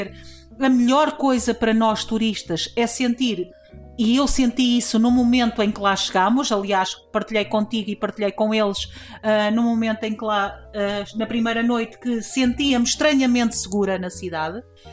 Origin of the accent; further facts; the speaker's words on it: Mirandela, Bragança, Portugal; Eu sou de Mirandela e isso para mim é uma ofensa.